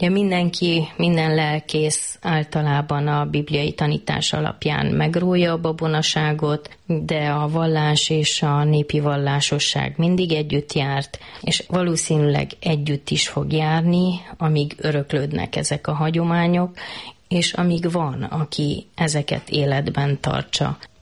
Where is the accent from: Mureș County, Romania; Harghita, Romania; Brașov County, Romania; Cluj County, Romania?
Brașov County, Romania; Brașov; hiszen Brassóban nőttem fel, de már 8-os voltam, amikor kiköltöztünk Bácsfaluba, és ott lett ő parókus lelkész.